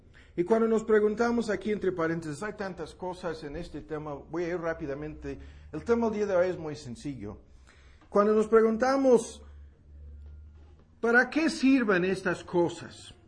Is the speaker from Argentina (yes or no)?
no; United States; como tonto gringo que soy